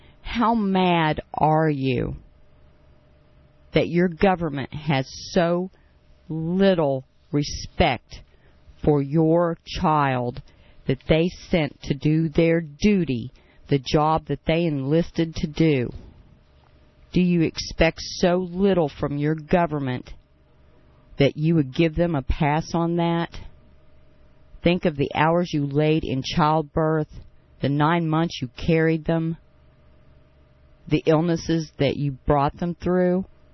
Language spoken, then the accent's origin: English; West Virginia, United States; I was brought up here in West Virginia, born and raised.